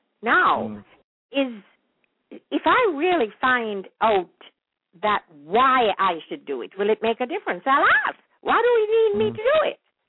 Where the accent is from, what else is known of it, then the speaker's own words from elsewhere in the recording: Kingston, Saint Andrew, Jamaica; born there; Not really, but I was born in Kingston, actually, in St. Andrew. St. Andrew.